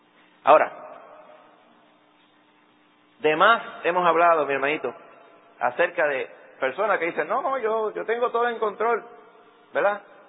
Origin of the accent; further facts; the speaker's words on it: Aguadilla, Puerto Rico; que yo me crié en Aguadilla